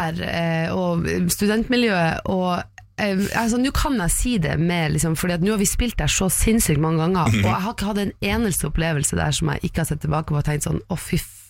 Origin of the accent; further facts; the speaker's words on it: Tromsø, Troms, Norway; Altså, jeg vokste jo opp i Tromsø, der gikk man jo på trynet hele tiden på is og diverse.